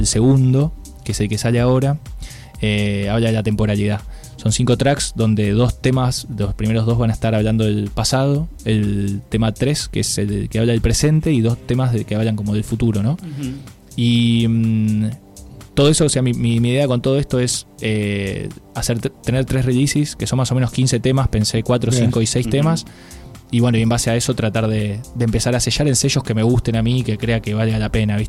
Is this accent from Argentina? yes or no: yes; Quilmes, Buenos Aires Province, Argentina; Yo soy de Quilmes, de Zona Sur.